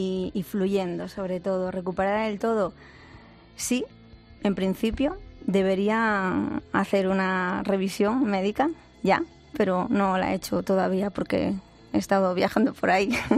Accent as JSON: {"language": "Spanish", "region": "Asturias", "country": "Spain", "said": "Yo soy de Asturias."}